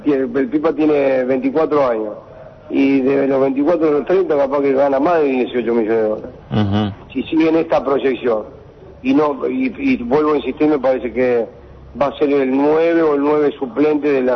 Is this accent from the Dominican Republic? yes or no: no; Santa Fe, Argentina; al límite, nosotros que somos de Santa Fe.